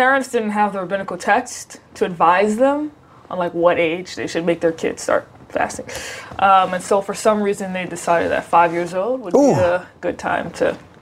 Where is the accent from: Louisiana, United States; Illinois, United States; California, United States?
Louisiana, United States; New Orleans; I'm from New Orleans originally, born and raised. My story, I guess, is an interesting one. I was born and raised in a very atypical Christian family.